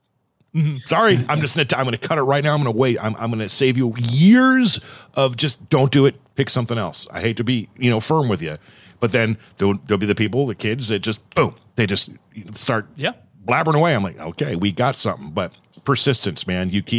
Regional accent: Thousand Oaks, California, United States; So I grew up in Thousand Oaks.

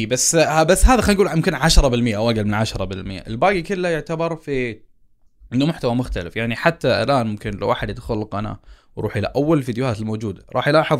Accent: Eastern Province, Saudi Arabia; الحداق عندنا في الشرقية معناها صيد السمك.

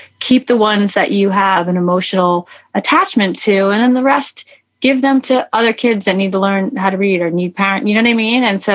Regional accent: New York, United States; I'm a New Yorker.

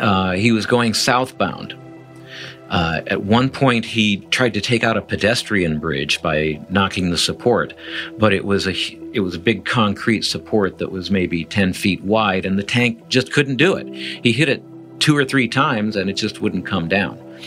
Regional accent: Midwest, United States; It just looked like, I'm from the Midwest, and to me it looked like a tornado had gone through.

